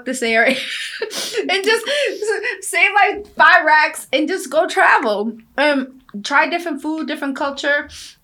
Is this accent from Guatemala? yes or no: yes; Guatemala; I feel like I grew up in Guatemala, and even now when I go back home, we do have fresh papaya.